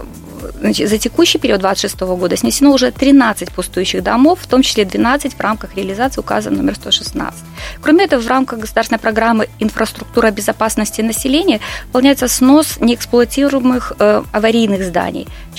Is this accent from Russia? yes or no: no; Belarus; мы, как настоящие белорусы, естественно, тоже вопросы благоустройства, наведения порядка, они у нас уже в крови